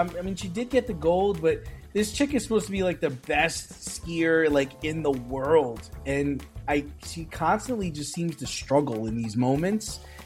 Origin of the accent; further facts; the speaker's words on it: United States; You know, we're American and we appreciate baseball, we appreciate basketball, and those are sports.